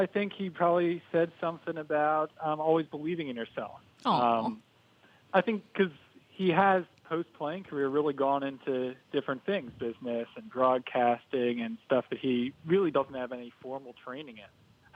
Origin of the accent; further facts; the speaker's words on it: Philadelphia, Pennsylvania, United States; I grew up in Philadelphia.